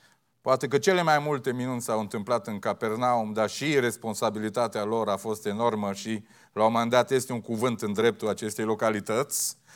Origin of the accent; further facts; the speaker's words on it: Beclean, Bistrița-Năsăud, Romania; Eu vin din Beclean, din orășel micuț, din județul Bistrița, dar plin de viață